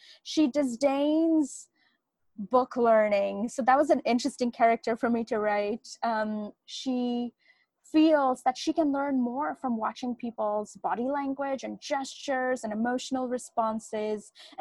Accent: India; moved away as an adult; now in United States; I grew up in India, finished high school there.

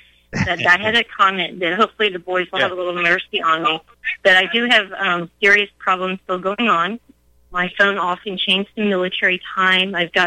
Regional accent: Metairie, Louisiana, United States; also born or lived in New Orleans; I grew up in New Orleans, so I followed the Gulf oil spill very closely, because I was actually planning to move back down there. So I grew up in Metairie.

